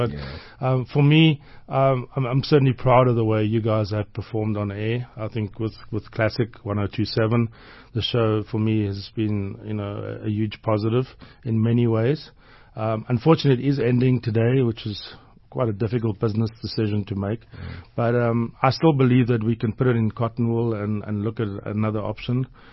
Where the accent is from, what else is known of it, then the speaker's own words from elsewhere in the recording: Port Elizabeth, Eastern Cape, South Africa; now in Johannesburg, South Africa; it's quite difficult growing up in Port Elizabeth.